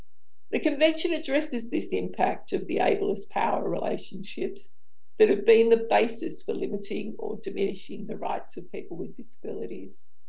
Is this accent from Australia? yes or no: yes; Australia; from Australia, the land of the Dreamtime.